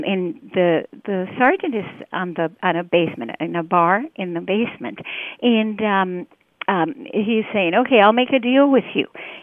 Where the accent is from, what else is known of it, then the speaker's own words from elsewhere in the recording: Mexico City, Mexico; English is a second language; I'm Mexican, and I was born in Mexico City.